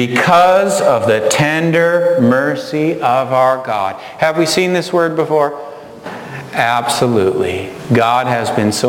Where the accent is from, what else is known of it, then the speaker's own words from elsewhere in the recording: St. Paul, Minnesota, United States; And Mason City is 2.5 hours of where I grew up in St. Paul, Minnesota.